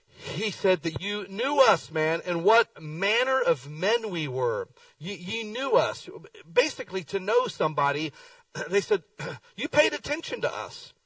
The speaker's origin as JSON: {"language": "English", "town": "Akron", "region": "Ohio", "country": "United States", "tie": "born or raised there", "said": "I grew up a church in Akron, Ohio"}